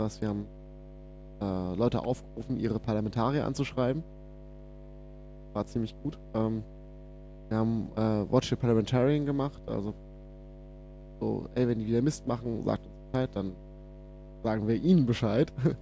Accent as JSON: {"language": "German", "region": "Berlin", "country": "Germany", "said": "Ich komme aus Berlin. Ich habe vorher im Rhein-Main-Gebiet gelebt"}